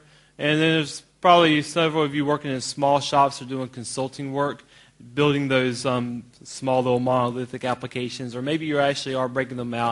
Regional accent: Columbia, South Carolina, United States; I'm from Columbia, South Carolina in the United States.

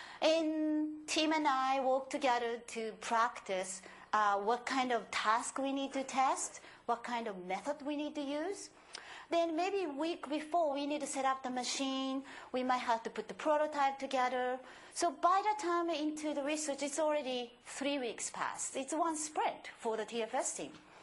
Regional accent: Japan; I'm myself from Japanese as well.

